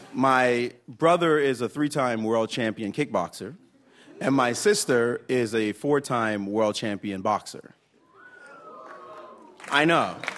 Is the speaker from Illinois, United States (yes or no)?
no; Brooklyn, New York, United States; I'm from Brooklyn, we don't do that stuff.